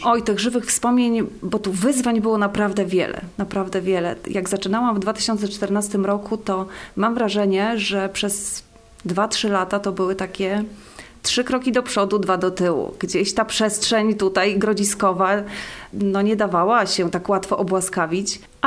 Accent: Warmian-Masurian Voivodeship, Poland; born there; Ja właściwie urodziłam się na Warmii, mieszkałam na Mazurach, także powędrowałam troszkę, ale mój tata jest rzeczywiście kociewiakiem urodzonym w Nowym, mieszkającym długo w Tczewie

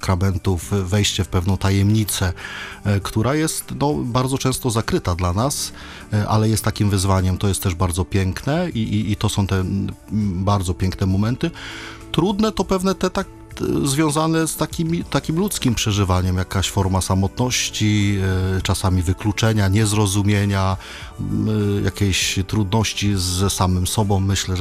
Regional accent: Gdańsk, Pomeranian Voivodeship, Poland; Jestem z Gdańska i dzielnica, w której się wychowałem, to jest Gdańska Orunia.

